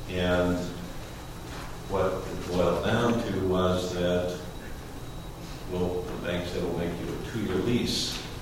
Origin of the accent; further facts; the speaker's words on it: Rapid City, South Dakota, United States; from Rapid City, South Dakota